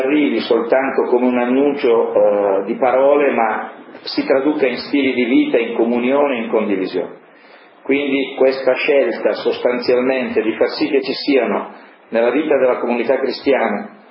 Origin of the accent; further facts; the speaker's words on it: Sesto San Giovanni, Lombardy, Italy; per noi che siamo di Sesto